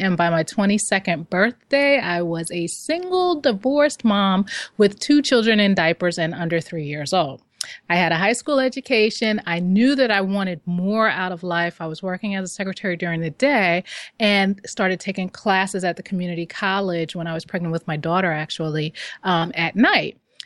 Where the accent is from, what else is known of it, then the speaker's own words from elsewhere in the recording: New York, United States; I grew up in Queens, New York, so I'm a New Yorker.